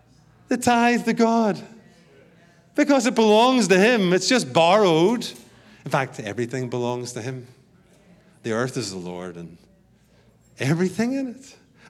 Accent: Belfast, Northern Ireland, United Kingdom; moved away as an adult; I grew up in Belfast. I keep saying to Peter, watch the Belfast movie. Because that movie about Belfast is where my family grew up. I was born in 1968 when the Troubles started

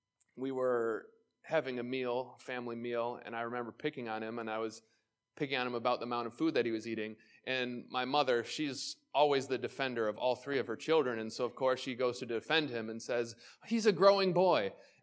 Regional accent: Germany; first language German; English is a second language; also born or lived in Israel; now in United States; English is not my first language. German was my first language. I'm a dual citizen to Germany. I was born in Israel. Shortly after that, moved to Germany. And before I moved to the United States, I only spoke German

